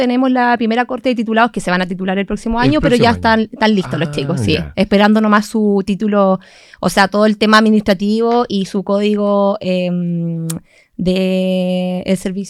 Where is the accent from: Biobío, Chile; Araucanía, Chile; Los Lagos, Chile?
Los Lagos, Chile; Osorno; Bueno, yo soy de Osorno, estudié enfermería